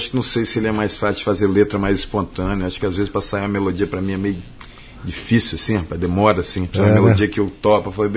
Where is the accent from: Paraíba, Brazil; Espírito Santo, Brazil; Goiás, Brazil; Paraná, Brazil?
Espírito Santo, Brazil; Vitória; now in Cuiabá, Brazil; Nasci em Vitória, é. Primeira vez que saí de Vitória foi agora. Tem um tempo que eu vim pra cá.